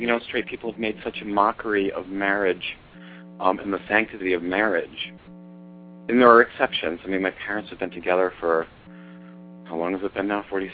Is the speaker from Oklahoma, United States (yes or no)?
no; Rhode Island, United States; It was a great time, and I grew up in Rhod